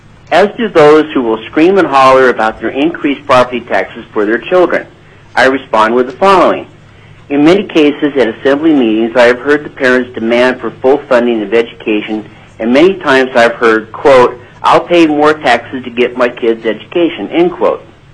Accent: Lazy Mountain, Alaska, United States; I'm from Lazy Mountain in Palmer area.

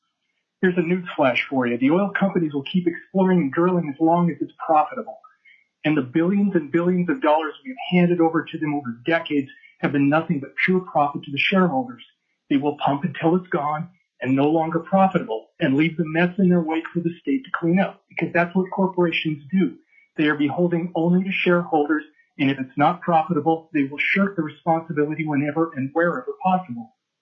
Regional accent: Alaska, United States; I was born in Alaska and have lived here 65 plus years now

